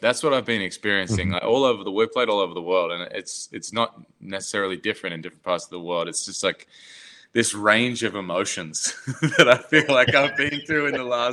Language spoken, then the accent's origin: English; Newcastle, New South Wales, Australia; born there; I was born in Newcastle, which is it's 2 hours north of Sydney on the east coast, and it's a shipping town. It's the biggest port on the east coast of Australia